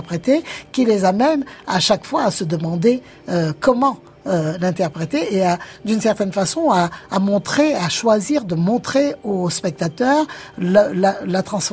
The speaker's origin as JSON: {"language": "French", "region": "Guadeloupe", "country": "France", "said": "je précise que je viens de la Guadeloupe"}